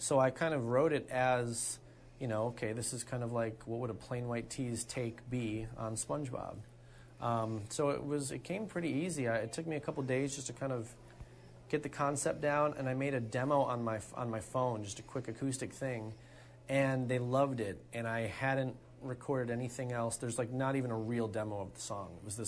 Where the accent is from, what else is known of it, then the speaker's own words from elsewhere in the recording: Chicago, Illinois, United States; we're all from Chicago